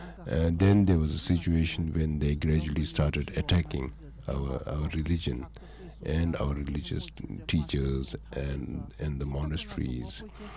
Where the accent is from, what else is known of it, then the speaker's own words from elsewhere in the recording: Kanze, Sichuan, China; also born or lived in Nyarong; I was born in Nyarong, but most of the time I grew up in another town called Kanze.